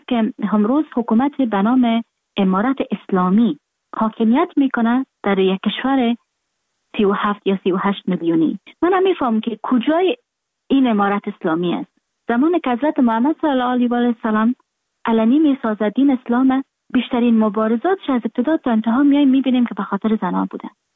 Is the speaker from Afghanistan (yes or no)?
yes; Afghanistan; moved away; من در خارج هستم، خارج از افغانستان هستم